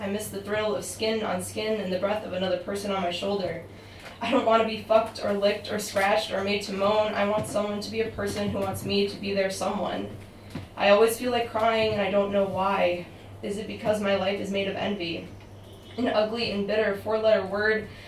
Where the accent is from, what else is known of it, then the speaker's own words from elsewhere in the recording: New York, United States; I'm also from the U.S., but I'm from New York.